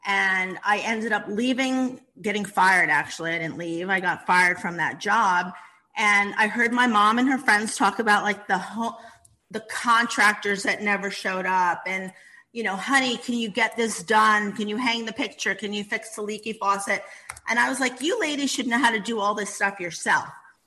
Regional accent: Bronx, New York, United States; But I grew up in the Bronx and it was rough in the Bronx.

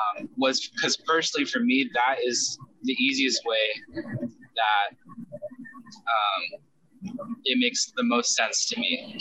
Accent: United States; So when I grew up in America, I grew up here in America starting at the age of 5.

